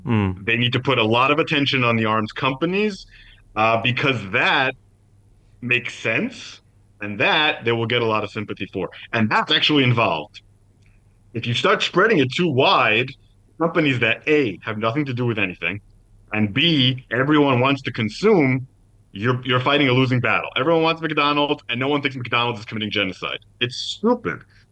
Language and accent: English; Israel; When I grew up in Israel in the 1980s